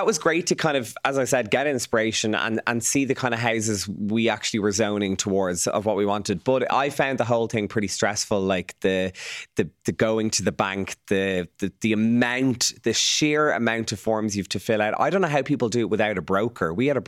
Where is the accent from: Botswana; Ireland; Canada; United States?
Ireland; Dublin, Leinster; the council house I grew up in Churchtown. We're being priced outside Dublin completely, but I actually want to live down the country